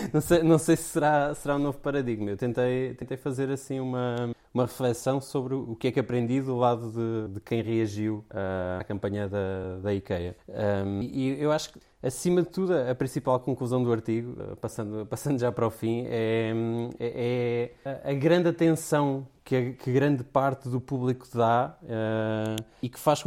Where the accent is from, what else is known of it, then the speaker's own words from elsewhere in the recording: Coimbra, Centro, Portugal; accent: Coimbra; aqui o meu sotaque de Coimbra